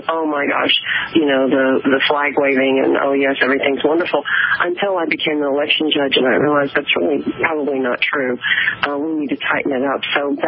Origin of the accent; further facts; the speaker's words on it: Texas, United States; also born or lived in Chicago / San Francisco; now in Wyoming, United States; I'm from Texas, and I'm 6 years in Chicago and 3 years in San Francisco, so I know what it is to live with, and now in Wyoming